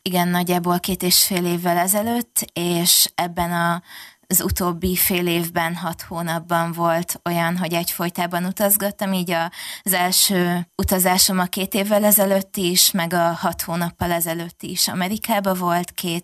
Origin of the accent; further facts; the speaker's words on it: Hungary; elmeséltem nekik, hogy magyar vagyok, Magyarországról jövök